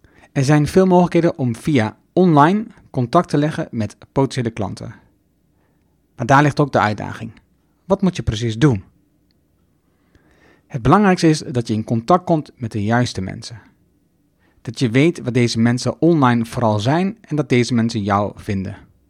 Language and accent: Dutch; Overijssel, Netherlands; accent: Twents; ik praatte te snel met mijn Twents accent.